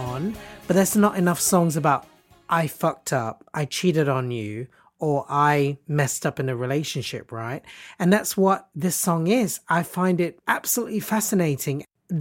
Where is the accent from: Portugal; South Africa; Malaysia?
Malaysia; Growing up in Malaysia, I know … All my uncles would sing this at karaoke.